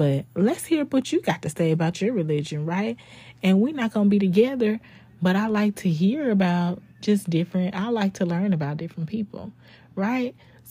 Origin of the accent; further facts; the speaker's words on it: United States; I was born and raised in America.